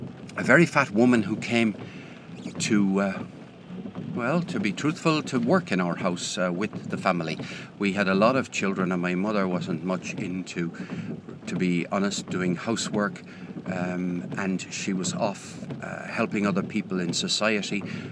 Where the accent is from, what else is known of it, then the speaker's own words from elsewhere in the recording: Limerick, Munster, Ireland; I grew up in Limerick